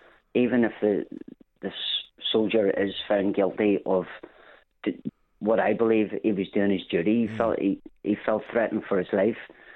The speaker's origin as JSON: {"language": "English", "town": "Belfast", "region": "Northern Ireland", "country": "United Kingdom", "tie": "born or raised there", "said": "I mean, I grew up on the Falls Road. I remember Gerry Adams calling at my mother's house and requesting that myself and my brother joined the IRA, and we had to move."}